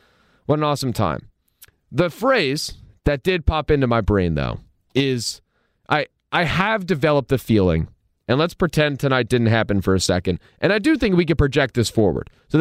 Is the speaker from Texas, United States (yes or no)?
no; Philadelphia, Pennsylvania, United States; I'm a Philadelphian. I am not comfortable when the national media and everybody starts crowning my team.